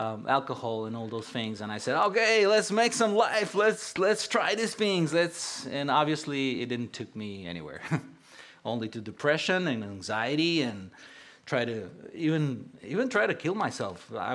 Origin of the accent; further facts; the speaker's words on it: Romania; born there; English is a second language; So yes, I was born in Romania. And the fun part of today is that I'm going to preach in my third language.